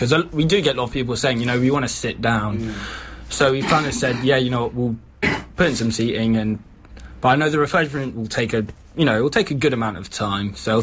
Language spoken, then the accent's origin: English; United Kingdom; Yeah. I'm British as what we do, isn't it?